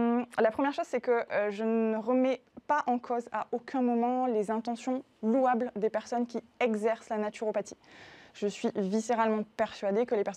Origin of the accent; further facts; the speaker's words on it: Toulouse, Occitanie, France; Moi, je suis née à Toulouse, j'ai grandi à Toulouse, j'exerce à Toulouse.